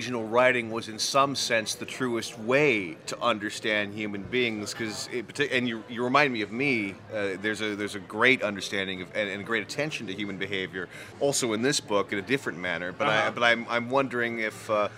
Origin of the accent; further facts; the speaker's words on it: California, United States; now in New York, United States; As a Californian, I don't right. necessarily feel like a New Yorker, but I know what you mean.